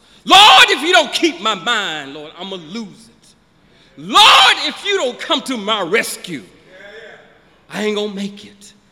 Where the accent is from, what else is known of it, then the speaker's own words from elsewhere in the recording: Turrell, Arkansas, United States; My brothers and sisters, when I was growing up in Turrell, Arkansas, I know back at my grandmama's story.